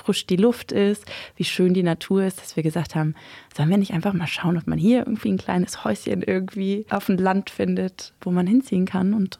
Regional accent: Berlin, Germany; So als Großstadtkind, als Berlinerin

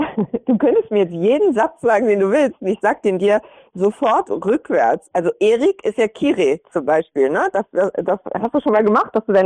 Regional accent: Hamburg, Germany; ich bin ja aus Hamburg und ich war 2-mal deutsche Jugendmeisterin im Handball.

